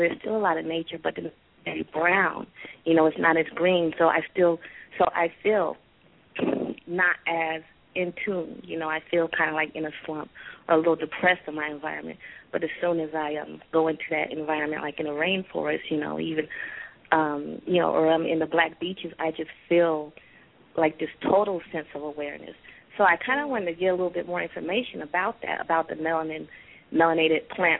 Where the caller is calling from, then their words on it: California, United States; I'm calling from Southern California.